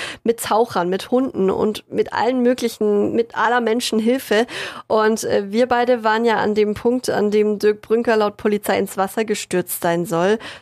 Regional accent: Villingen-Schwenningen, Baden-Württemberg, Germany; Also wir kommen beide aus Villingen-Schwenningen

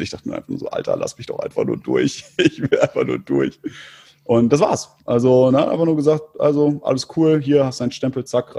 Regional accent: Istanbul, Turkey; now in Germany; ich komme aus Istanbul. Da sagte er aber, das ist aber ein deutscher Pass, den du da hast.

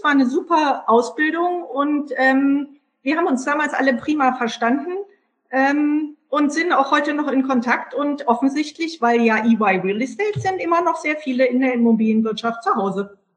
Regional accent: Brühl, North Rhine-Westphalia, Germany; weil ich meine Jugend in Brühl verbracht habe. Wer das nicht weiß, Brühl liegt genau zwischen Köln und Bonn. Also insofern war ich in Köln immer nur zum Ausgehen und war eigentlich Landbevölkerung.

